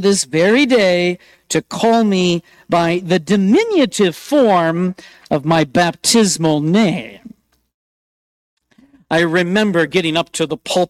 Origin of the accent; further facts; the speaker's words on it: Austin, Minnesota, United States; I returned to my hometown of Austin, Minnesota, where I grew up